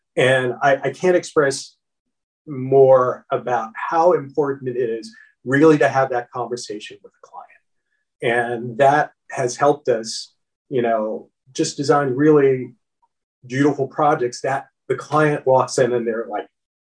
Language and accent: English; Florida, United States; I feel like I'm from Southern California, but I grew up in Florida.